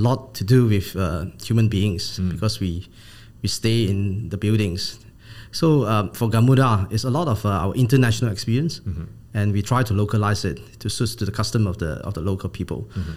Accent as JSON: {"language": "English", "country": "Malaysia", "second_language": "English", "lives_now": "Vietnam", "said": "Yeah. Like what you say, I'm a Malaysian. I've been in Vietnam for 13 years."}